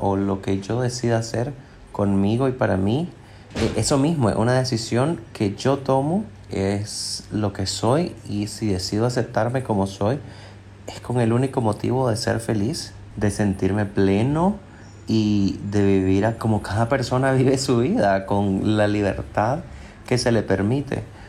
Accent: Nicaragua; now in Spain; soy de Nicaragua, actualmente vivo en España, de pueblo católico y bisexual.

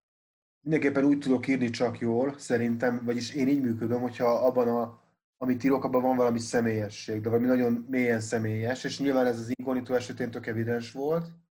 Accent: Budapest, Hungary; also born or lived in Pécs; én Budapesten nőttem föl, meg ott is éltem 21 éves korom, még aztán Pécsen tanultam, 6 évig itt éltem, és aztán visszamentem Budapestre.

